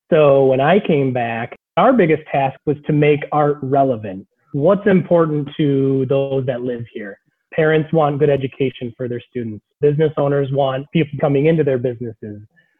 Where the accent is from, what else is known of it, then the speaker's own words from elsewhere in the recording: Alpena, Michigan, United States; I was born and raised in Alpena.